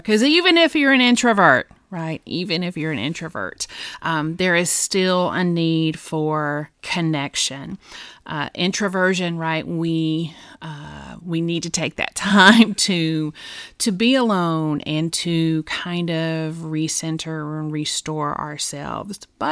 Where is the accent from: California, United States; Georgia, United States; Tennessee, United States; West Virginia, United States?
Georgia, United States; I'm a Southern girl. I'm from Georgia. And I know, you know, the importance of family in our area.